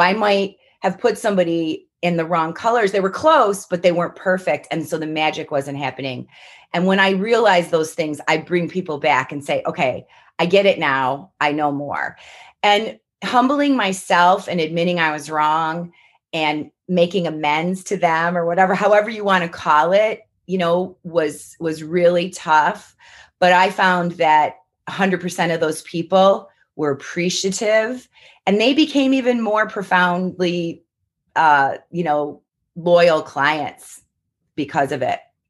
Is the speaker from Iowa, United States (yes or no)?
no; Rochester, New York, United States; So Rochester is my home. I've lived there my whole life. I grew up on Canisius Lake, and I've lived, you know, in all different suburbs, and I'm currently living in the city, which I love, love, love.